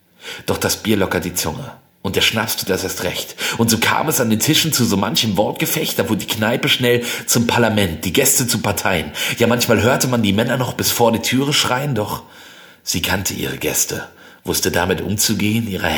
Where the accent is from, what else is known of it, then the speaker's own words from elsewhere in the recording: Arfeld, North Rhine-Westphalia, Germany; Ich bin nämlich Dorfbewohner. Ich komme aus Ahrfeld, was ein kleines Dorf in der Nähe von Bad Berleburg ist, was wiederum eine kleine Stadt in der Nähe eines Waldes ist.